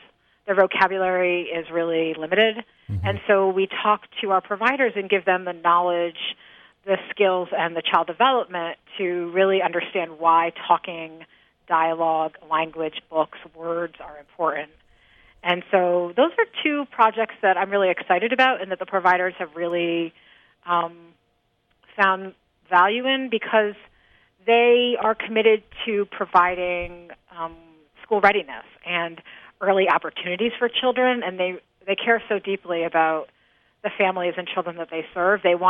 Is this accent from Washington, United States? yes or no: no; New Haven, Connecticut, United States; Well, I was born and raised in New Haven to a single mom who struggled to make ends meet.